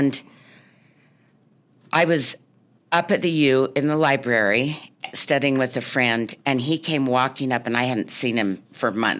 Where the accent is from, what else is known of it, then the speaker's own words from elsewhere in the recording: Burbank, California, United States; born there; Okay, I was born in Burbank, California. Lived there 5 years, but we went to the ocean every day of my life.